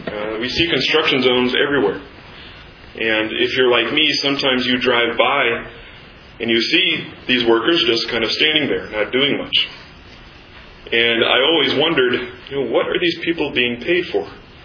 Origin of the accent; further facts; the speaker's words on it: Kansas City, Missouri, United States; Several years ago, back in my hometown of Kansas City